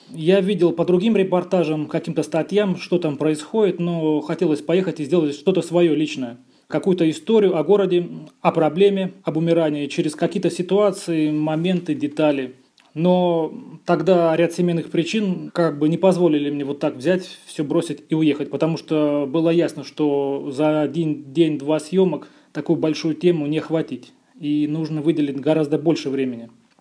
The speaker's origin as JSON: {"language": "Russian", "town": "Vorkuta", "region": "Komi Republic", "country": "Russia", "tie": "born or raised there", "moved": "as an adult", "said": "я тоже родился в Воркуте, прожил там 18 лет. В 2002 году переехал в Воронежскую область."}